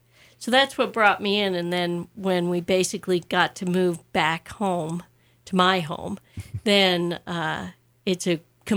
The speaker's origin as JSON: {"language": "English", "region": "Idaho", "country": "United States", "tie": "born or raised there", "said": "and I grew up in North Idaho, so it really interested me."}